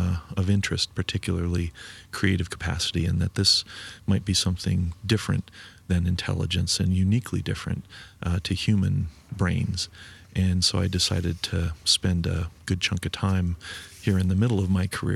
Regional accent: Boulder, Colorado, United States; And I grew up in Boulder, Colorado, so I was immersed in quite a...

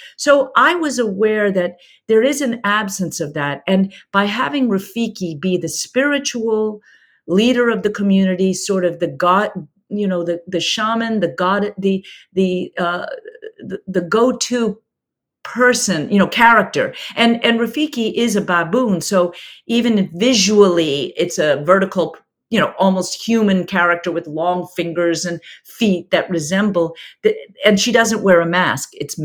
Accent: South Africa; accent: South African; So again, my South African accent's gone out the window. It's been too many years.

